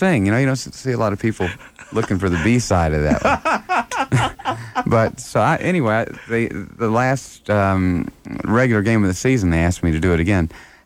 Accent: Alabama, United States; now in Chicago, United States; I didn't tell them that I was from Alabama. I live in Chicago now

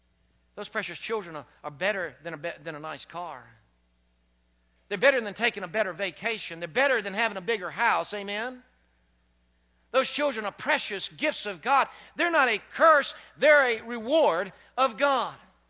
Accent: Lynchburg, Virginia, United States; I remember when I was growing up on Fillmore Street in downtown Lynchburg, Virginia. And again, as I said, I was the youngest of 8.

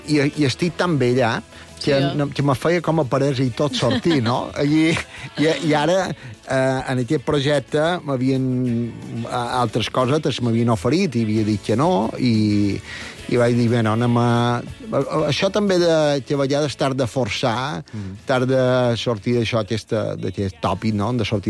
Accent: Sant Llorenç des Cardassar, Balearic Islands, Spain; I a més, jo som de Sant Llorenç, no hi havia cap escola de cuina de pròxima

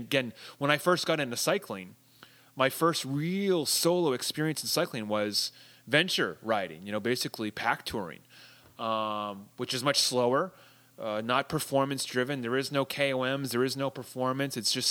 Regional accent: New Hampshire, United States; I grew up in New Hampshire, so being in and around Mount Washington is something that, you know, it's something that I remember.

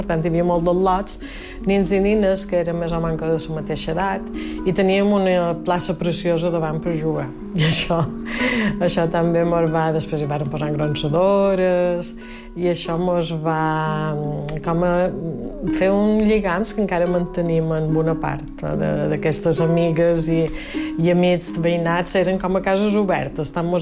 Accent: Inca, Balearic Islands, Spain; Som d'Inca. Vaig néixer a Inca a finals d'agost de 1960.

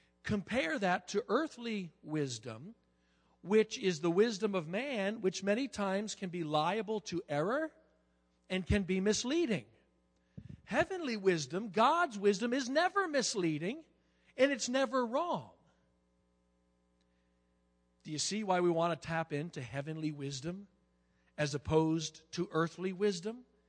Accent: Staten Island, New York, United States; born there; also born or lived in Poconos, Pennsylvania; I mean, I was born in Staten Island, New York, you know. They didn't have farms over there.

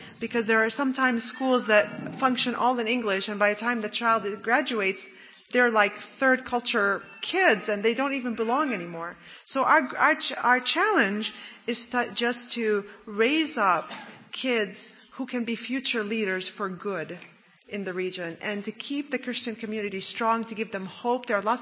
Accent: Jordan; also born or lived in Kuwait / Saudi Arabia; I grew up in Jordan, but I did live in the time when we had to leave with the Gulf War, with the Saddam invasion. There was that time when we lived in Kuwait. We had just moved there for about 10 months. And we lived in Saudi Arabia for 4 years.

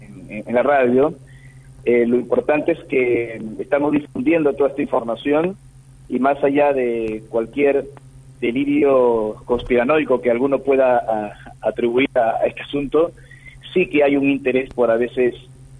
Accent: Peru; en grupos de contacto cuando era más joven en mi país, en Perú

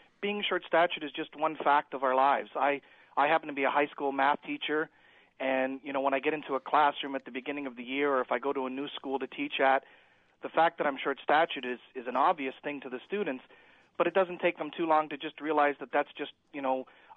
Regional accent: Canada; I'm originally from Canada and was in the Little People of Canada organization for a while.

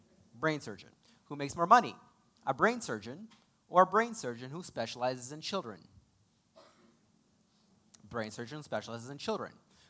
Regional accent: Israel; accent: mix of Russian and Hebrew; English is a second language; Sometimes my little accent seeps through. People can't figure out what my accent is. It's a mix of Russian and Hebrew. It's not French.

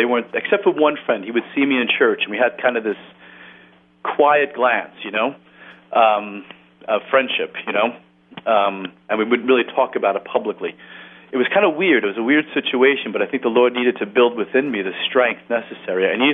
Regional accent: New York, United States; Now, where I grew up in New York, and you know this, there's no habited sisters.

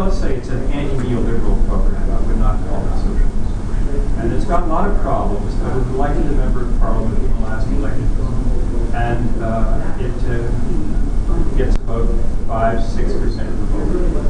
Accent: Toronto, Ontario, Canada; I'm from Toronto.

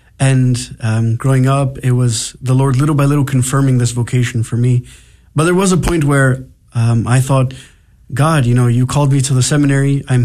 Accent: New Jersey, United States; now in Dallas, United States; Actually, I was very surprised when I came out for Dallas, Texas, you know, born and raised in New Jersey. I had heard of Dallas and Texas, but being from Jersey

